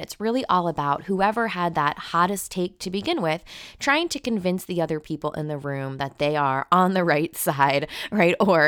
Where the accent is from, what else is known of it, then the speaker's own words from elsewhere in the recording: Long Island, New York, United States; now in New Jersey, United States; Now, I am a native New Yorker. I grew up on Long Island. I lived and taught in New York City, in Manhattan for a while. Now I'm on the Jersey side of the river